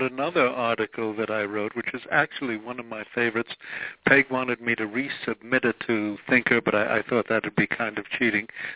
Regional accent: New York, United States; now in Wisconsin, United States; I grew up in New York, work in marketing.

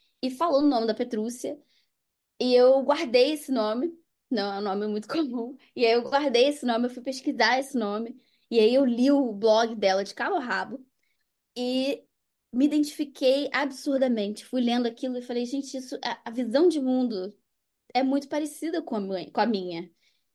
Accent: Rio de Janeiro, Brazil; É, eu sou do Rio de Janeiro, né? Então, todo o grupo está em São Paulo e eu tô no Rio.

